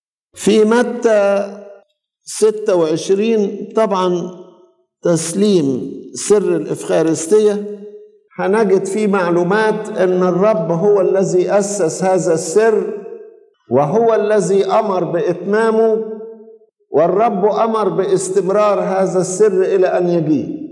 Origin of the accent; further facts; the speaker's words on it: Egypt; وبالنسبة لنا احنا كمصريين خصوصا